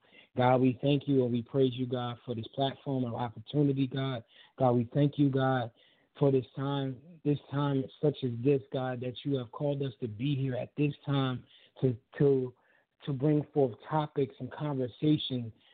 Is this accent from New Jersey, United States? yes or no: yes; New Jersey, United States; of AWOL Productions. I'm from New Jersey